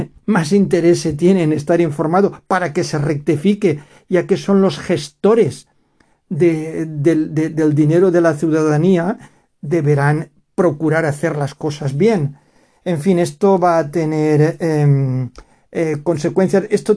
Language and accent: Spanish; Valencian Community, Spain; aquí en la Comunidad Valenciana llevamos, no sé si son 2 o 3 danas ya. Afortunadamente, en la zona de donde soy yo, ha llovido y ha beneficiado al área de la SAFOR sin hacer daño.